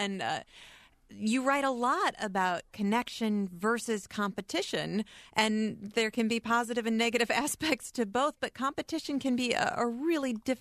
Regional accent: Midwest, United States; certainly as a Midwesterner, people often have liked to stereotype us and talk about our unusual ways of communication.

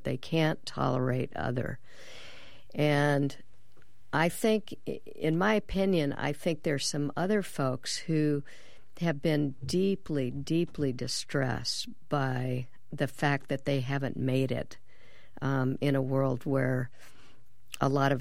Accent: Texas, United States; I grew up in Texas, and I remember that there was a considerable number of, back then, members of the John Birch Society.

